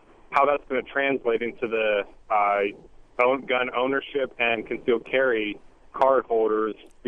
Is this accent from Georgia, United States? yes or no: no; California, United States; I grew up in California and live now here.